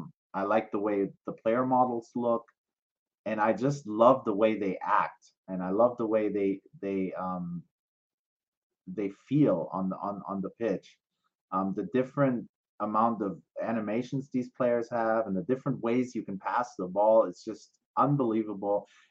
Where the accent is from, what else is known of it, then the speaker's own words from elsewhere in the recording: Dortmund, North Rhine-Westphalia, Germany; my hometown team, the team that I grew up rooting for, got pulled out of the game last minute. Borussia Dortmund